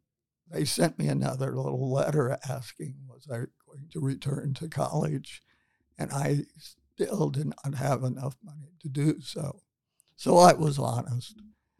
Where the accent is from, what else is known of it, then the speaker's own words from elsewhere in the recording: Ohio, United States; also born or lived in Dayton; I am a native Daytonian. I was born here in Dayton, Ohio, at Good Sam Hospital. And later, my father, who wanted to return to a farm, bought a small farm in Preble County, where I grew up.